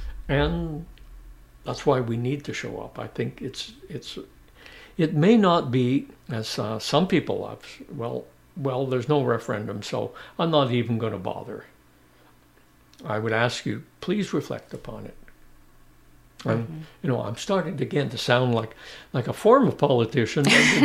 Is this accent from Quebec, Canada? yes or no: yes; Quebec, Canada; I'm a Canadian. And where do you live? I live in Quebec. I'm a Quebecer too. I'm a Canadian and I'm a Quebecois. And I'm proud to be. And I'm a townshiper.